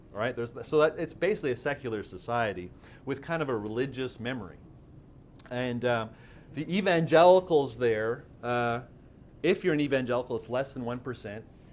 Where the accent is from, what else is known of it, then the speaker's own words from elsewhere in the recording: Montreal, Quebec, Canada; We're Protestant. In Quebec, I'm from Quebec, Montreal, Quebec.